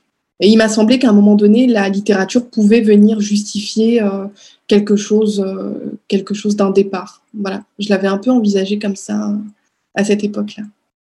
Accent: Strasbourg, Grand Est, France; moved away; J'étais heureuse le jour où j'ai quitté Strasbourg pour venir vivre ailleurs.

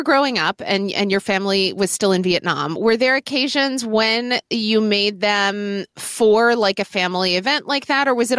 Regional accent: Oklahoma City, Oklahoma, United States; So I grew up in Oklahoma City, Oklahoma. There were a lot of strip malls in Oklahoma City.

